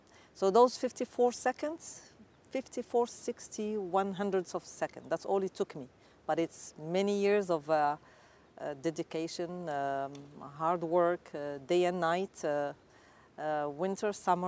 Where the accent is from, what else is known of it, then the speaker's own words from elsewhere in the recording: Morocco; And here I am from Morocco trying to find a place and a seat with all, I don't know how many, 80,000 spectators in L.A.